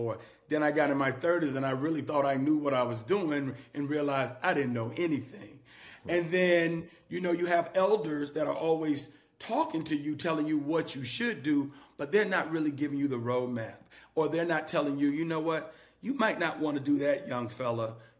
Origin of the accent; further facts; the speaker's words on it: Statesboro, Georgia, United States; now in Atlanta, United States; No, I'm originally from Statesboro, Georgia, which is the low country right outside Savannah, about 45 minutes west of Savannah.